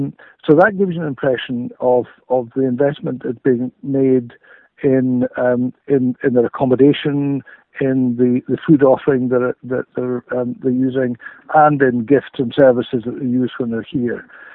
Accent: Elgin, Scotland, United Kingdom; Well, I was born and brought up in Elgin

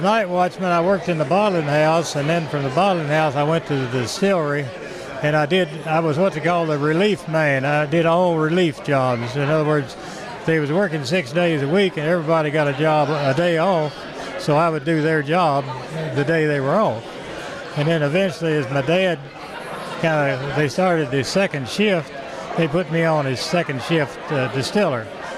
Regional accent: Clermont, Kentucky, United States; Yeah, I grew up right there in Claremont as the distillery developed.

